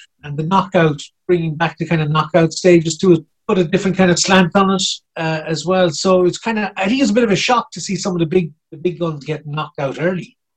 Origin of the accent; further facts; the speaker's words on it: Munster, Ireland; I'm from North Tipperary, obviously, Curtis, and it would be a huge hurling area.